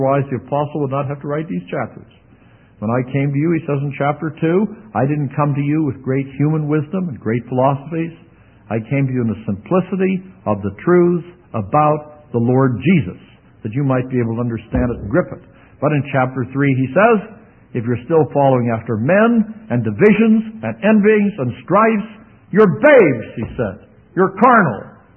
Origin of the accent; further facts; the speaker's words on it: Pennsylvania, United States; You've got to understand, I was raised near Pittsburgh.